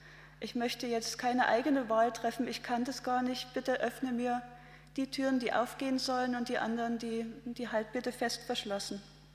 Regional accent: East Germany, Germany; Ich bin in der DDR aufgewachsen

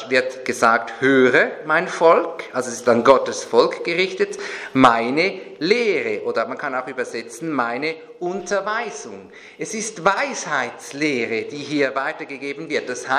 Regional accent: Switzerland; also bei uns in der Schweiz zumindest, ununterbrochenen Wohlstand und Aufstieg.

